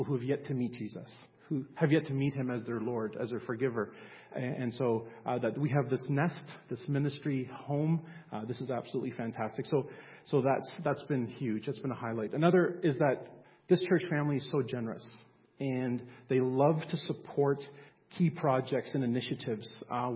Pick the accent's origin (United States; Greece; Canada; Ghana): Canada; Ontario; I grew up in Southern Ontario